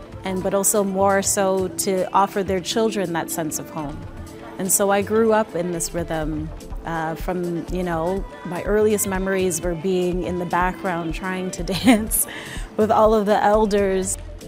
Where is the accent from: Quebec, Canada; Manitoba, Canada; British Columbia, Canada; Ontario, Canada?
Ontario, Canada; Hamilton; Growing up in Hamilton, I often like to tell people that I was dancing from when I was in my mother's womb.